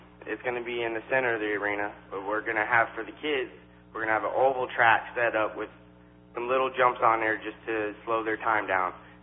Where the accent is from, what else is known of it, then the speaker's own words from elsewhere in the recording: West Palm Beach, Florida, United States; My background, I grew up in West Palm Beach, Florida.